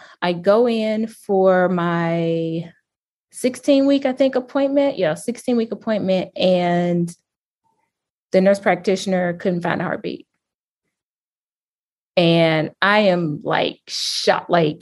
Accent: the South, United States; We live in the Midwest, but I'm from the South, so a Southern girl at heart.

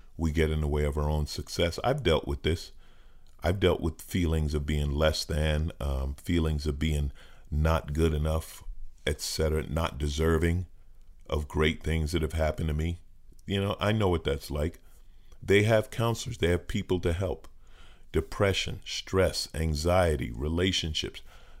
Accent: New York, United States; you know, I grew up in New York, okay? I am genetically unable to root for a Boston team.

